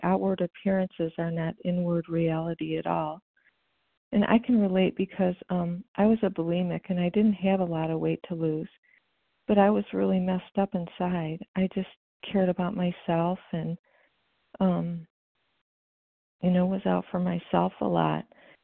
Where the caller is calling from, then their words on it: Illinois, United States; Hi, this is … calling from Illinois.